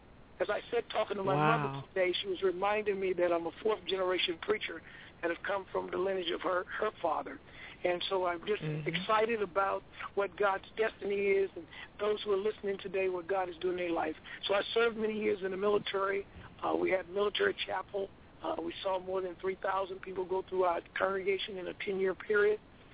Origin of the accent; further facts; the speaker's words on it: North Carolina, United States; coming back to my home church where I grew up in the country and in the farm in North Carolina, now near Greensboro, North Carolina.